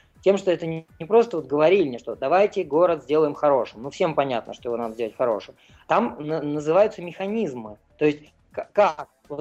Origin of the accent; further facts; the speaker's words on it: Irkutsk, Irkutsk Oblast, Russia; В Иркутске, вот в моем родном городе, я недавно был.